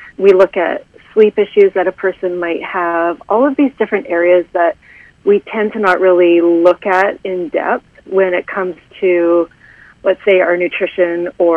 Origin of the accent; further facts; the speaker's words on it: Red Deer, Alberta, Canada; moved away as an adult; now in Cayman Islands; I used to be an accountant, and I'm originally from Red Deer, Alberta. I now actually live in the Cayman Islands, and I moved down there as an accountant